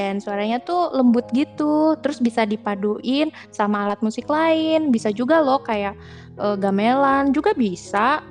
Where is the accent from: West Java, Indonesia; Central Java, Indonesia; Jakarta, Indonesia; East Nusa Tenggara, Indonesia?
West Java, Indonesia; Karawang; dari Karawang, Jawa Barat.